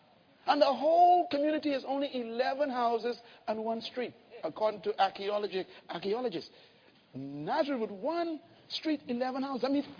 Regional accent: Nassau, New Providence, Bahamas; Growing up in Bain's town, the worst thing that could happen to anyone was to have their daughter pregnant.

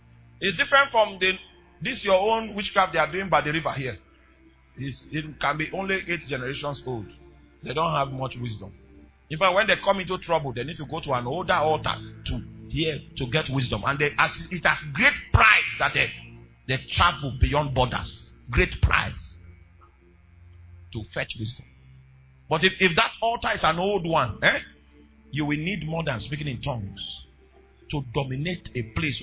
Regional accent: Kogi, Nigeria; You know, I'm from Kogi State.

